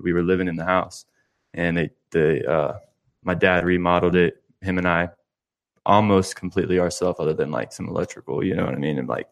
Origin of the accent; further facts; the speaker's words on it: Ocoee, Florida, United States; It's small town, you know, my mother was an RN for like 25 years, grew up, I'm from Ocoee.